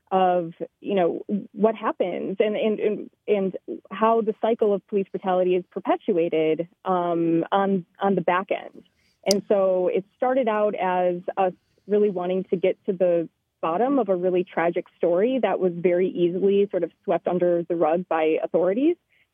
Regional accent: Racine, Wisconsin, United States; in my hometown of Racine, Wisconsin.

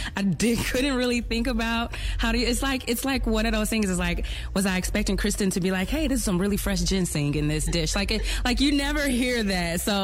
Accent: St. Louis, Missouri, United States; moved away as an adult; now in Houston, United States; I born and raised in St. Louis, Missouri, moved to Houston, Texas to go to college.

